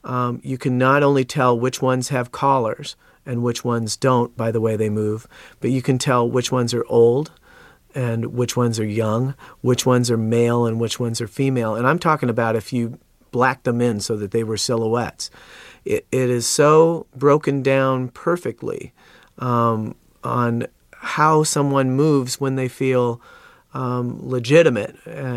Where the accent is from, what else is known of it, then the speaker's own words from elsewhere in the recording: Oregon, United States; Up in, yeah, I grew up in Oregon